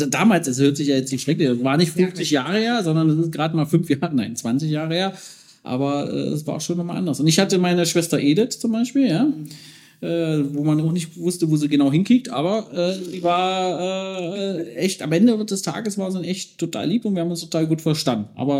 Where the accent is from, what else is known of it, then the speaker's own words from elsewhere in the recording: Magdeburg, Saxony-Anhalt, Germany; Ja, beide gebürtige Magdeburger, deswegen.